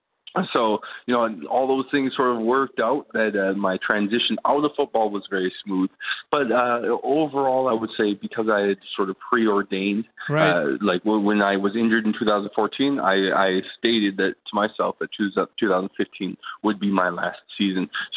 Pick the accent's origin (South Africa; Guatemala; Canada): Canada; the opportunity I had in the CFL was because I was Canadian.